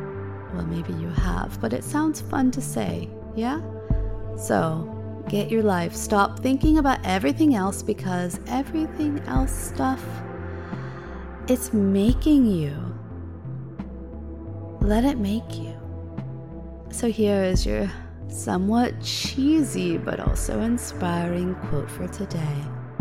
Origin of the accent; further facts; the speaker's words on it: United States; I'm American, and we're all about, cheese.